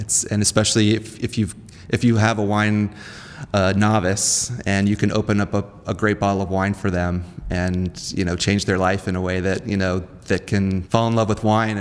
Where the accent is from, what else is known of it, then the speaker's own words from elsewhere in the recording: Houston, Texas, United States; also born or lived in New York; Well, I was born in New York, but I grew up in Houston, Texas